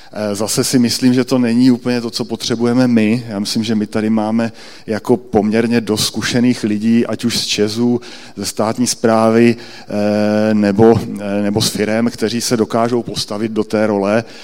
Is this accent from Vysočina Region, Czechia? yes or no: yes; Třebíč, Vysočina Region, Czechia; já jsem z Třebíče, že jo